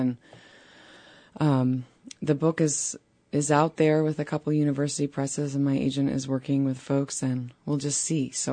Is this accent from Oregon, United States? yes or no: yes; Portland, Oregon, United States; also born or lived in North Carolina; I grew up in Oregon. That's the easy part. I grew up in Portland, and I also lived for about 10 years in the South in the Appalachian Mountains of North Carolina.